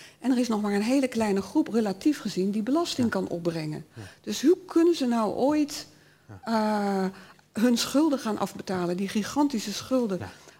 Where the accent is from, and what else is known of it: North Brabant, Netherlands; born or raised there; also born or lived in Hilversum